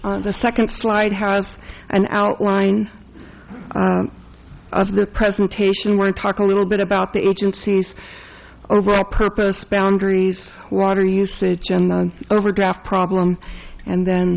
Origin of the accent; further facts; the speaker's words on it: Pajaro, California, United States; I said, "Hi … I'm from Pajaro."